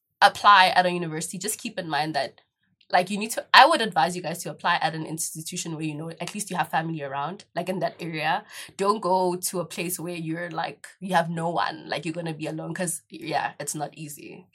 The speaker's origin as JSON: {"language": "English", "town": "Pretoria", "region": "Gauteng", "country": "South Africa", "said": "I'm originally from Pretoria, but I stay in Joburg."}